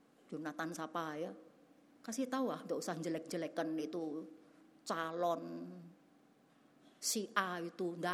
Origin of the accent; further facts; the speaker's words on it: Central Java, Indonesia; Kita orang Jawa Tengah gak usah melok-melok lah ya.